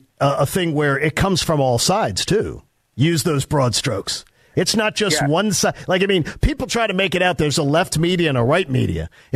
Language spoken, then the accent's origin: English; Broomall, Pennsylvania, United States; You've seen on the homepage of Broomall, Pennsylvania, I'm one of the most famous residents of my hometown.